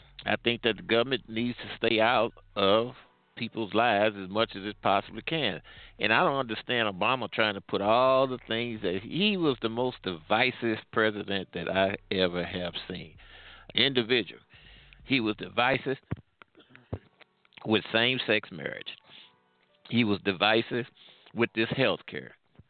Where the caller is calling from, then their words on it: Missouri, United States; Hey, Frank, I'm calling from Missouri.